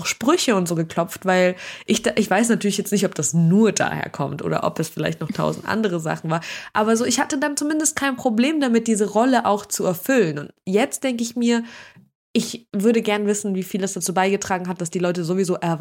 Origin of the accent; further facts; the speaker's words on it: Russia; Warum irgendwie ausgerechnet ich als Russin aggressiv sein soll, habe ich auch nicht verstanden so.